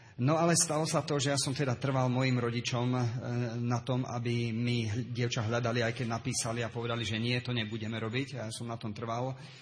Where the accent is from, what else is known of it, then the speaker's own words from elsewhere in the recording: Piešťany, Trnava Region, Slovakia; born there; Ja som sa narodil v Piešťanoch v dobe, o ktorej ste počuli trošku, v dobe komunistickej, v roku 1961. Už mám 44 rokov.